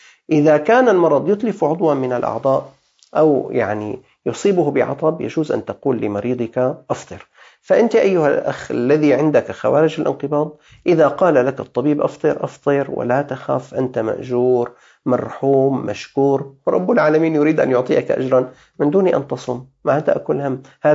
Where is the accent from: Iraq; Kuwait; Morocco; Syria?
Syria; ما يساوي 3500 ليرة سورية عندنا في الشام في سوريا.